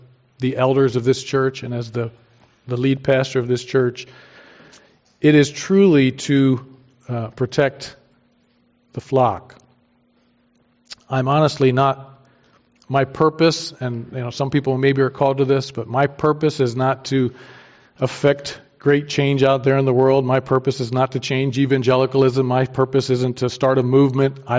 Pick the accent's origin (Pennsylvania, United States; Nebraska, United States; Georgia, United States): Pennsylvania, United States; In the 1970s, I grew up in the Mennonite Church. It was Lancaster County, Pennsylvania, and we went to a conservative evangelical Mennonite church.